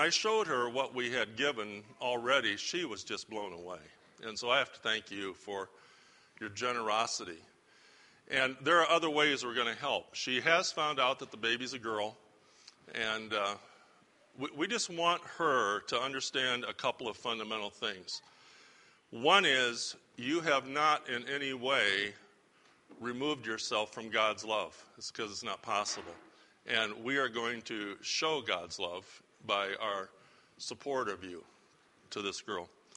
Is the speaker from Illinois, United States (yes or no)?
yes; Kewanee, Illinois, United States; born there; And I was born in Kewaunee, so that's good.